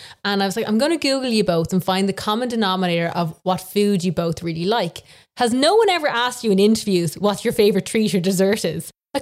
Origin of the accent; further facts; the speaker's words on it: Munster, Ireland; I grew up in Tipperary, and it was the middle of nowhere. And to give that reference, we only got Wi-Fi like a year and a half, 2 years ago down there. It's quite deep in the valley.